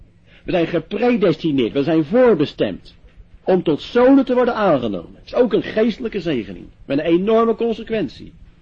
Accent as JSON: {"language": "Dutch", "region": "West Netherlands", "country": "Netherlands", "said": "Maar in het westen waar ik vandaan kom ik in Amsterdam waar ik werk en ook in Den Haag en ook wel in Leiden"}